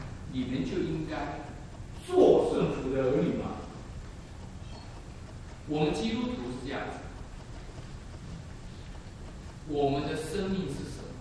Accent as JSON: {"language": "Chinese", "country": "China", "said": "那我们中国人说人家的妻子都比较好"}